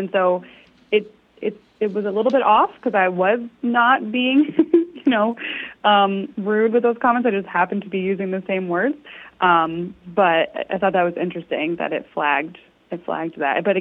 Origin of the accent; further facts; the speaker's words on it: Raleigh, North Carolina, United States; It was actually tested at my hometown paper here in Raleigh, North Carolina.